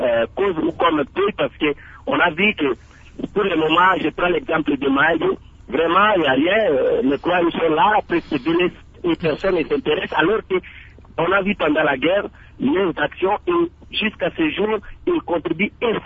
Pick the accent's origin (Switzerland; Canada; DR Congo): DR Congo; Mais ici, chez nous, en République démocratique du Congo